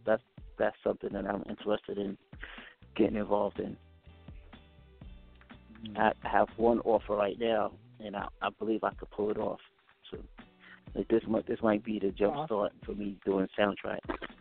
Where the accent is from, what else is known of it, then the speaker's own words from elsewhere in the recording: Brooklyn, New York, United States; Then we had Cheeks from Queens. I'm from Brooklyn.